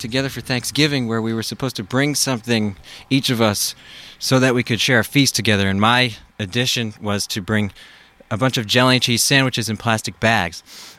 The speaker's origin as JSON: {"language": "English", "country": "United States", "tie": "born there", "said": "Well, I was born in America, and so..."}